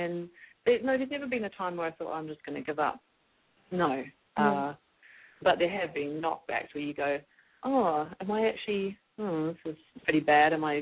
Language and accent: English; New Zealand; I grew up in New Zealand and we're very much, hold back on the compliments sometimes.